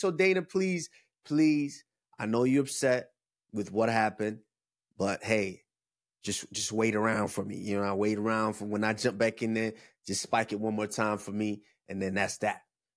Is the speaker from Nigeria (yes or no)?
yes; Nigeria